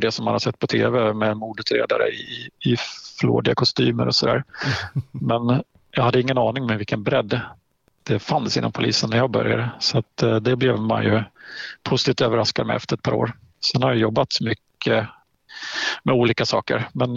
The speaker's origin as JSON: {"language": "Swedish", "region": "Halland County", "country": "Sweden", "tie": "born or raised there", "lives_now": "Östersund, Sweden", "said": "jag är en hallänning i grund och botten, född upp sen på västkusten. Jag är en hamnare här för kärlekens skull, som så många andra."}